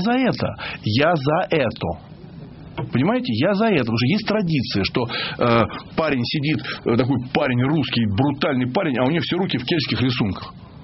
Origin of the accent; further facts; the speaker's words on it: Moscow, Russia; я там коренной москвич, да, с какой-то историей, ну, московской большой очень историей, да